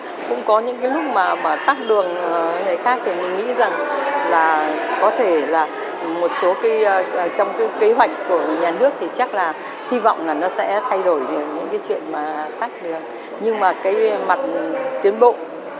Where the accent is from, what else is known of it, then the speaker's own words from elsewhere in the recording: Hanoi, Vietnam; Là một người sinh ra và lớn lên tại Hà Nội, cũng ngoài 70 rồi